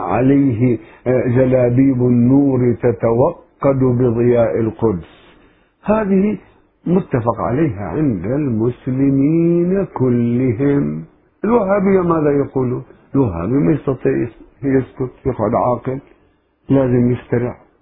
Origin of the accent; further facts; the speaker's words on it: Turkey; مثلا عندنا في تركيا لابد أن تكون مظاهرات